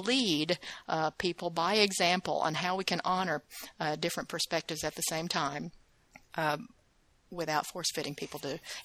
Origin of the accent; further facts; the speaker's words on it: the South, United States; just like we shared about how being Chinese and being in growing up in the South is honoring different perspectives at the same time.